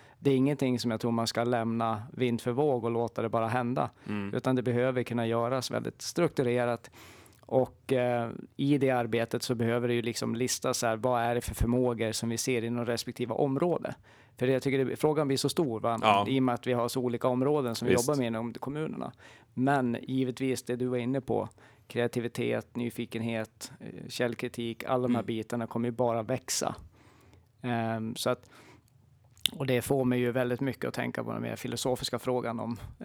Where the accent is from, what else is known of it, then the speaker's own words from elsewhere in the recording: Jämtland County, Sweden; now in Dalarna, Sweden; jag kommer ju inte härifrån, jag kommer från Jämtland.